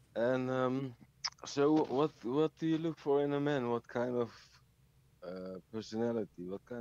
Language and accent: English; Netherlands; English is a second language; From Holland.